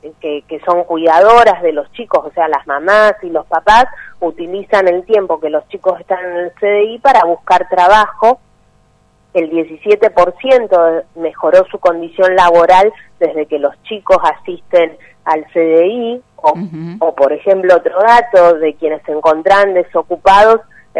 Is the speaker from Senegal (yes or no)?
no; Comodoro Rivadavia, Chubut, Argentina; Yo soy patagónica, comodorense, ¿no? Entonces, entiendo bien el tema del viento, ¿no?